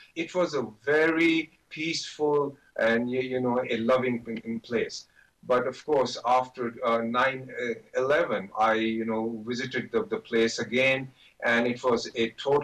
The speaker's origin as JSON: {"language": "English", "country": "Pakistan", "tie": "born or raised there", "said": "When I was growing up in Pakistan in the 60s and in the 70s, that was the place where most of the elite of Pakistan used to go at that time."}